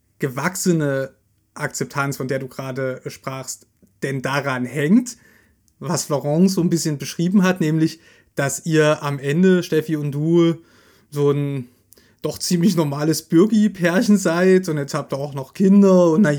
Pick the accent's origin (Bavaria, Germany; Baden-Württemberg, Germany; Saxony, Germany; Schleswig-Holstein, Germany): Saxony, Germany; schöne Grüße in meine alte Heimat nach Sachsen